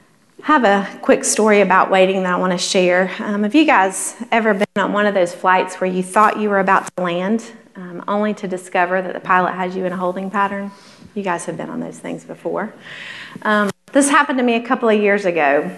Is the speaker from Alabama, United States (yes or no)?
yes; Alabama, United States; I grew up in South Alabama, about 90 miles from the Gulf. And as a kid growing up, we had a competition to see who could see the water first.